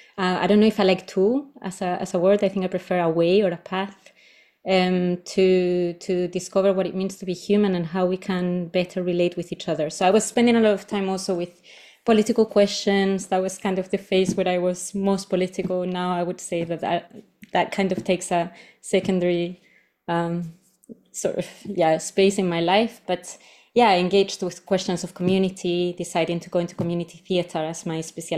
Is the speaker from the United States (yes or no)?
no; Spain; English is a second language; moved away as an adult; I would return to Spain, but I loved it so much that I stayed, and I actually never went back to my home country.